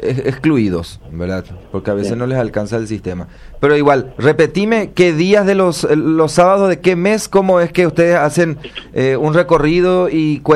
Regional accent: Paraguay; como ciudadano, como paraguayo, como periodista

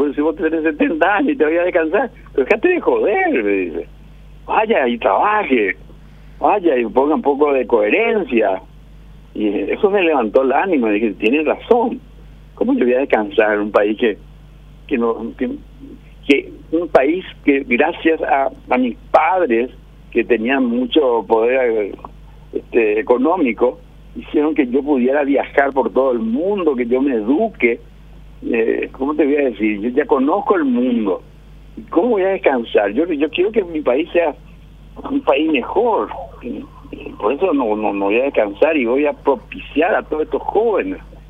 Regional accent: Paraguay; somos muy paraguayos

